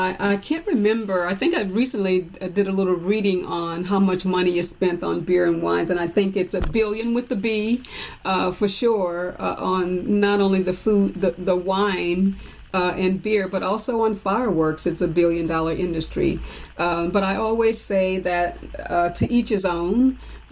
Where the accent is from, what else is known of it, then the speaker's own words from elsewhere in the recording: Louisiana, United States; I can remember when we were growing up in Louisiana, and 4th of July, we had this, it was a whole community festival, basically.